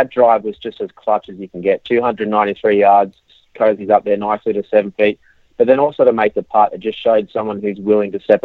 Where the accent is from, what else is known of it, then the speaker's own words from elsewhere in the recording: Australia; obviously I'm going to say that because I'm an Australian and Adam Scott was the first Australian to win the Masters.